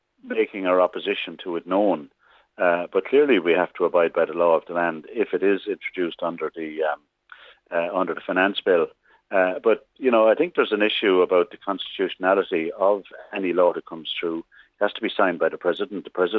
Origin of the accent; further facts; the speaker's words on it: Leinster, Ireland; I'm down from South Offaly